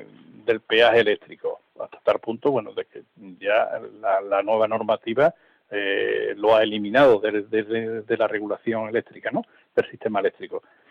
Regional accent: Andalusia, Spain; que desde Andalucía los propios andaluces seamos capaces de tener nuestra propia cooperativa

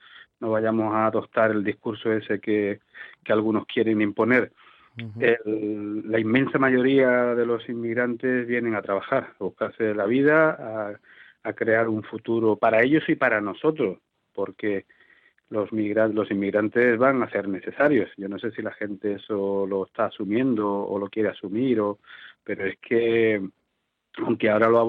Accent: San Roque, Andalusia, Spain; se cree que es mi pueblo natal, San Roque.

